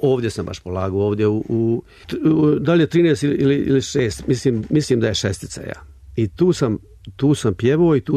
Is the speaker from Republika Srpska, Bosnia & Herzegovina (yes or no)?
no; Bugojno, Federation of Bosnia and Herzegovina, Bosnia & Herzegovina; born there; Rođen sam u Bugojnu 3. marta 1941. godine. Jedno kilometar od centra Bugojna, jedno srpsko selo, zove se Čipuljić. U njemu su živjeli 99% Srbi.